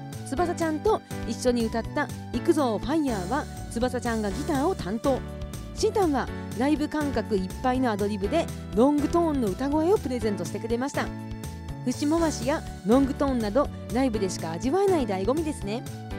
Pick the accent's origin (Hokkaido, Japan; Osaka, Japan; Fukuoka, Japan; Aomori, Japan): Hokkaido, Japan; Kushiro; の地元北海道釧路